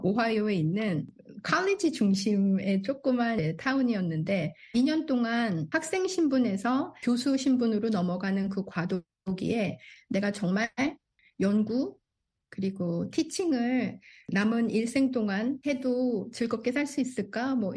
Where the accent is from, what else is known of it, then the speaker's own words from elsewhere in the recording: South Korea; 제가 한국에서 태어나고 자랐기 때문에